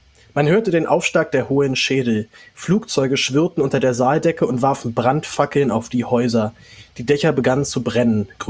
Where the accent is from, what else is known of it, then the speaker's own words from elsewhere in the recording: Berlin, Germany; wie sie denn dann aussehen, wenn man als Berliner auch so wenig rauskommt.